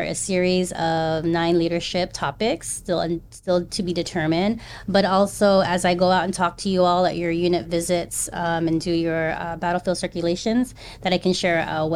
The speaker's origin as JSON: {"language": "English", "town": "Fort Hood", "region": "Texas", "country": "United States", "tie": "born or raised there", "also_born_or_lived": "Frankfurt, Germany / Kansas", "said": "We then ended out in Fort Hood, which is also now known as Fort Cavazos, Texas. And I call that home just because that's where I went to high school."}